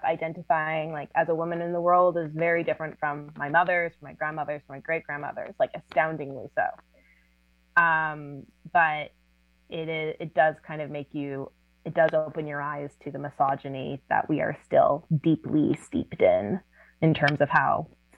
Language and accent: English; West Coast, Canada; because I had, I think, taken reproductive rights for granted growing up in Canada, growing up on the West Coast, having a very feminist mother, running in very progressive circles.